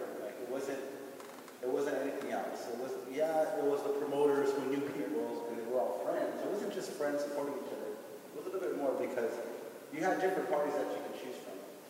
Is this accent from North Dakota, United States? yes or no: no; El Cerrito, California, United States; I'm a DJ from El Cerrito.